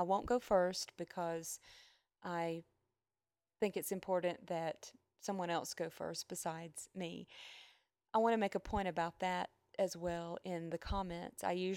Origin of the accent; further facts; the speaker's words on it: Atlanta, Georgia, United States; Grew up in Atlanta, lived my whole life there.